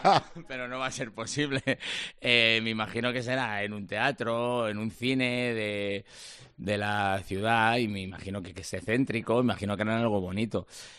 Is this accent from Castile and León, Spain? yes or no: yes; Valladolid, Castile and León, Spain; estoy yo, que coincide que también somos de Valladolid.